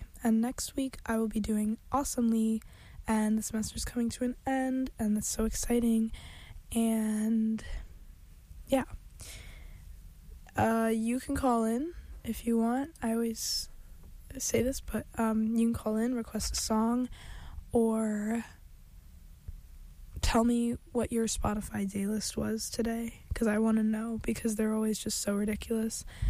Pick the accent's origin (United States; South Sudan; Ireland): Ireland; I'm Irish, and this is an Irish band